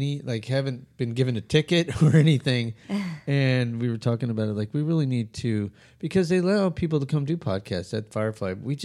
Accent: Albuquerque, New Mexico, United States; I mean, when I was growing up in Albuquerque, it was always a friend, you know, always had bands, friends in bands.

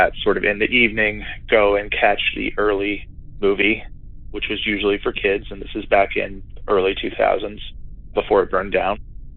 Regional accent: Arizona, United States; I'm from Arizona, and that's where this story takes place, kind of over the course of years.

